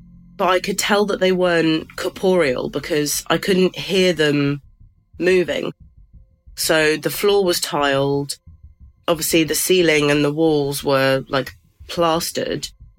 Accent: England, United Kingdom; I'm English

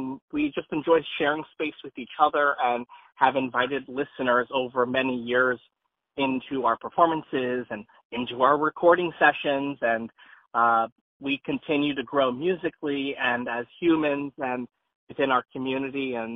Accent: Clearwater, Florida, United States; I am from Clearwater, Florida. So I'm the hometown boy in the band.

